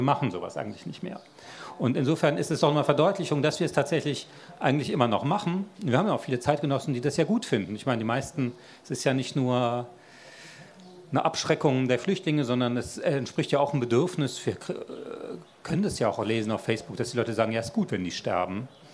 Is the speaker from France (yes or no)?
yes; France; ich bin ja in Frankreich groß geworden und da war der Zirkus eine tolle Sache